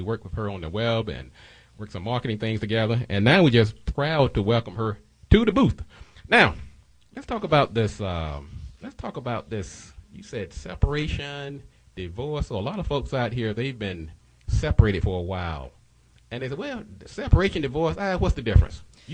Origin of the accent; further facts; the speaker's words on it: the South, United States; accent: southern; Hey, can I say it's my southern accent?